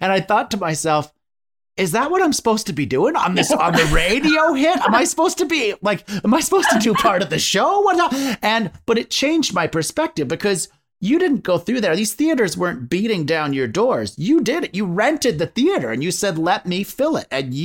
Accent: London, Ontario, Canada; a show I had coming up in London, Ontario, which is my hometown.

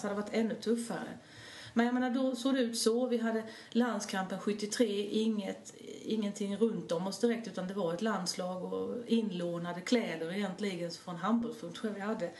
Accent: Halmstad, Halland County, Sweden; Ja, alltså jag är född och uppvuxen i Halmstad

